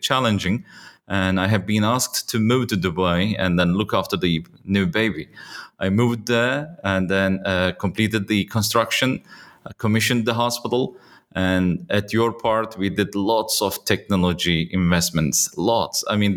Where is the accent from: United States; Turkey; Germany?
Turkey; I myself, I'm Turkish. And then after having all the education in Turkey, then I worked in Turkey for a short period.